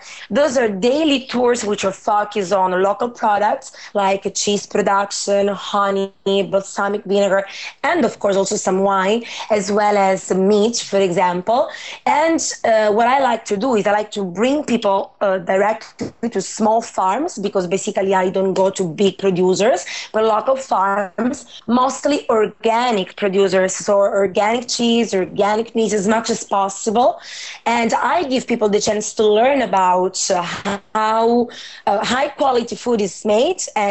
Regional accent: Calabria, Italy; born there; English is a second language; also born or lived in Sicily; I was born in Calabria, which is basically the last region of Italy in front of Sicily. And I spent most of my time between Calabria and Sicily when I was studying down there.

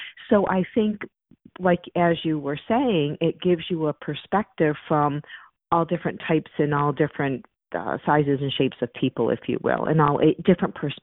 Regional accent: Fort Edward, New York, United States; I had one woman that I actually know from my hometown in upstate New York, Fort Edward.

